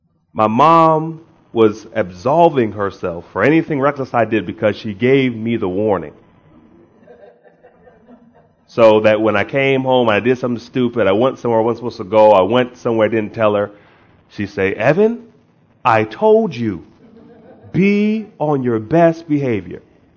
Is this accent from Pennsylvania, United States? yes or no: yes; Harrisburg, Pennsylvania, United States; Born and raised in Harrisburg, Pennsylvania, to … I'm the youngest of three sons.